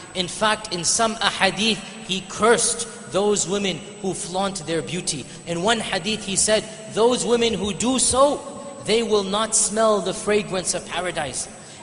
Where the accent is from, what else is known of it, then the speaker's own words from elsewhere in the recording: United States; I come from America, that's where I live, that's where my home is, that's where my family, everybody is there.